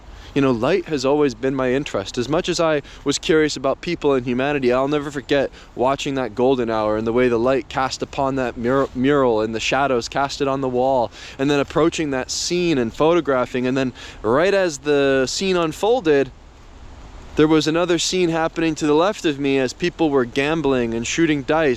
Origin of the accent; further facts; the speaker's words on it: Philadelphia, Pennsylvania, United States; also born or lived in Baltimore; When I first started photography here in my hometown, Philadelphia, I would walk the streets with my camera, eventually studying in Baltimore